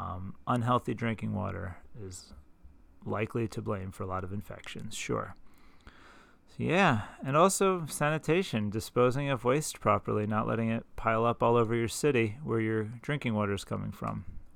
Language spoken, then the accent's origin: English; England, United Kingdom; I'm English and you speak English in that class, right?